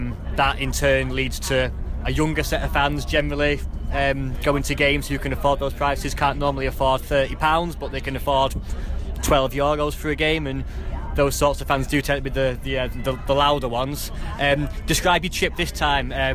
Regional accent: England, United Kingdom; I'm a journalist from England as well.

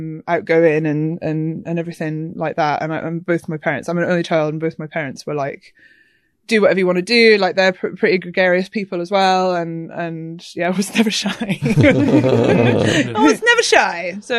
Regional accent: Scotland, United Kingdom; now in London, United Kingdom; I have been living in Hackney for a while. So, yeah, I grew up in Scotland, but yeah, no accent anymore, I suppose.

